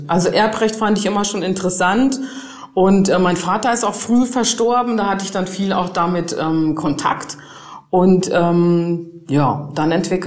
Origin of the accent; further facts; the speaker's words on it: Giessen, Hesse, Germany; dann nur in meiner Heimatstadt Gießen.